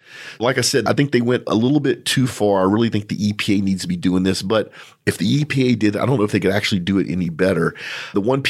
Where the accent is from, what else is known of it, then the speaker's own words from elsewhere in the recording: Louisiana, United States; We're both from South Louisiana. We've seen stoves outside that people use.